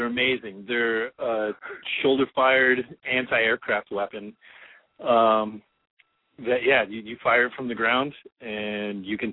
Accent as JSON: {"language": "English", "town": "Orlando", "region": "Florida", "country": "United States", "said": "So I looked into it, and it was Full Sail, and I'm from Orlando."}